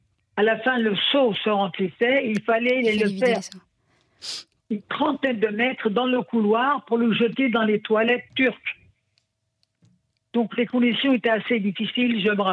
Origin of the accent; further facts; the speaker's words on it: Paris, Île-de-France, France; born there; je suis née à Paris de parents polonais, des réfugiés polonais qui sont venus s'installer à Paris pour essayer d'améliorer leur niveau de vie.